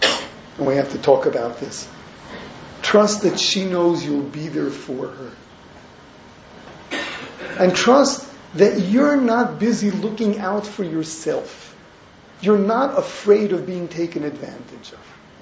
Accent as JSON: {"language": "English", "town": "Brooklyn", "region": "New York", "country": "United States", "tie": "born or raised there", "said": "And I grew up in Brooklyn."}